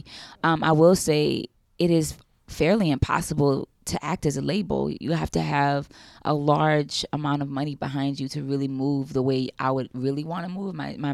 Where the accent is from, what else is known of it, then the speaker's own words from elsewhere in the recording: New Orleans, Louisiana, United States; When I chose to do Making the Band, I came from New Orleans where there were no options.